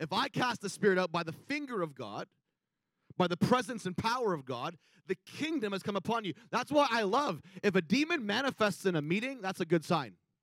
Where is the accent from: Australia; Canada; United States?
Canada; Maybe because I'm a Canadian.